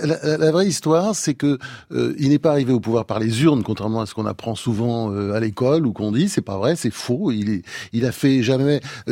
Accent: Normandy, France; born there; Et puis, il y a évidemment des Normands, puisque je suis né en Normandie

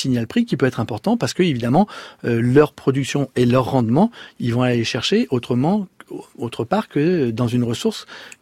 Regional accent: Auvergne-Rhône-Alpes, France; Chez nous, dans la Drôme et dans le couloir rhodanien

